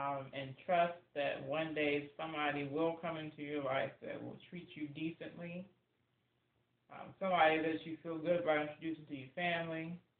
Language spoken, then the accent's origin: English; Longfield, Virginia, United States; I grew up in Longfield, Virginia for the first three or four years of my life.